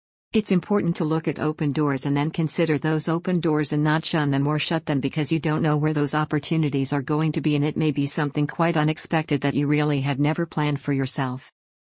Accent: Mississippi, United States; And then when I grew up in South Mississippi, I had a lot of cousins.

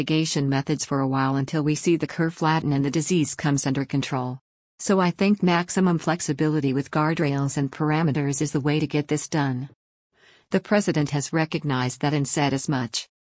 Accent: Virginia, United States; You could have a state where, if you take my home state Virginia, where you have one set of issues in an urban area like Richmond but an entirely different set of issues in Southwest Virginia

